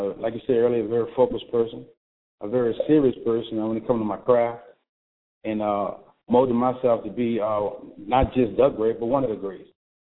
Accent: New Orleans, Louisiana, United States; First of all, I'm from New Orleans, Louisiana.

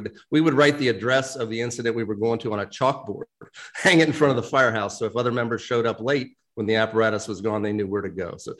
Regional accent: Ohio, United States; My father exposed me to the volunteer service in my hometown, just outside Cincinnati. He became a volunteer when we moved out into the suburbs.

